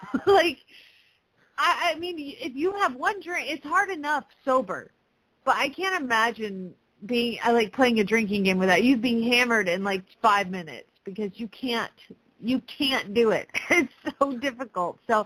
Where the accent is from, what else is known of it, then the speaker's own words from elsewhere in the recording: Phoenix, Arizona, United States; from Phoenix, Arizona.